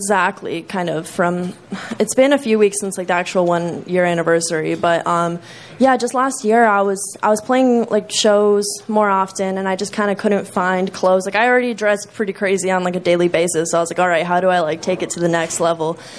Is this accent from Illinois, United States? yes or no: yes; Chicago, Illinois, United States; I'm from Chicago.